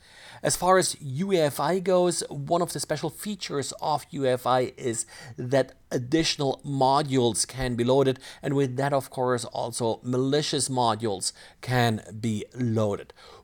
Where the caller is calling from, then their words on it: Houston, Texas, United States; today I'm recording from Houston, Texas.